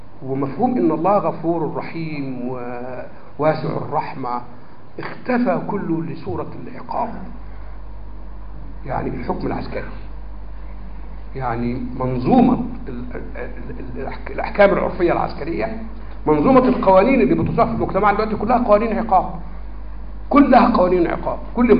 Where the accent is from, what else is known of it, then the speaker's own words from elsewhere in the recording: Egypt; يعني أنا معلش وأنا مصري بعتقد أن أنا مصري،